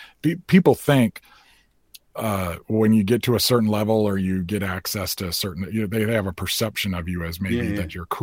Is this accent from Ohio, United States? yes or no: no; Chicago, Illinois, United States; I got to take my youngest son to Chicago, which is my hometown, to see a Cubs game